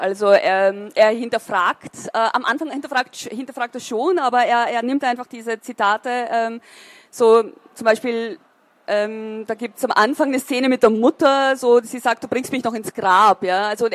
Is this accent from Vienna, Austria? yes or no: no; Burgenland, Austria; Also am Land, in meinem Dorf, in meiner Heimatgemeinde wurde ich noch nicht eingeladen.